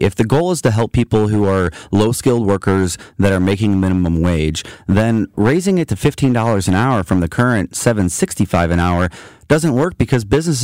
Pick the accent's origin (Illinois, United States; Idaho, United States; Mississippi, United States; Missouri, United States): Missouri, United States; you know, I grew up in Missouri, and my parents were natives of St. Louis.